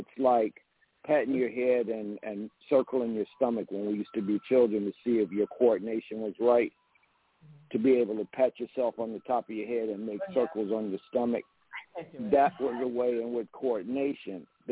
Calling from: Eatonton, Georgia, United States; in the Stolen Land of the Muscogee Creek in Eatonton, Georgia.

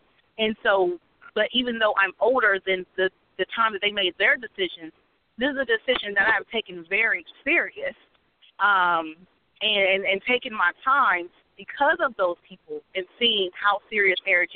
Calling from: Columbus, Ohio, United States; I'm calling from Columbus, Ohio.

